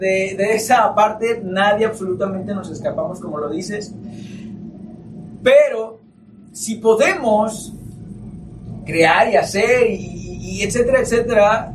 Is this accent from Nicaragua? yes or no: no; Mexico; así somos los seres humanos, así somos los mexicanos.